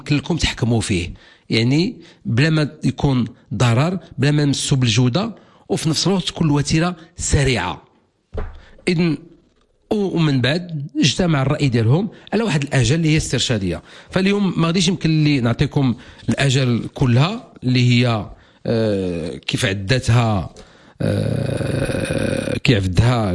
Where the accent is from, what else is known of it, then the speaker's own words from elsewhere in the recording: Morocco; احنا كلنا مغاربه وكنا كنبغيو بلادنا